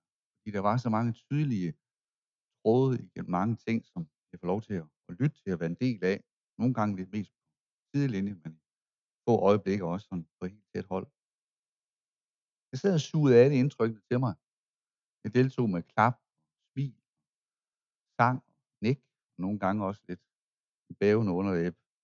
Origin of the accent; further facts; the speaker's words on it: Hvide Sande, Central Denmark Region, Denmark; Og det er ikke nogen lang slægt, hvor jeg kommer fra. Sådan selve lokationen, Sande, byen her, 30'erne.